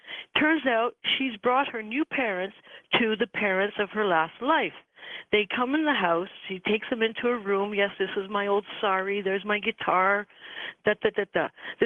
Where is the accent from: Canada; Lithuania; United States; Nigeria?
Canada; as a Canadian